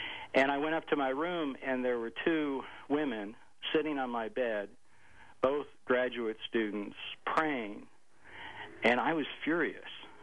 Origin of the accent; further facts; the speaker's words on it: Buffalo, New York, United States; also born or lived in Toronto; I grew up in Buffalo.